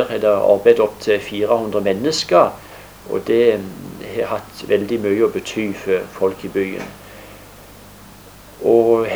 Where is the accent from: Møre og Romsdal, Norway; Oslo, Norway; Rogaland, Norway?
Rogaland, Norway; Egersund; og er 44 år gammel. Jeg er født i Egersund by, og jeg er tredje generasjon innfødt bymann.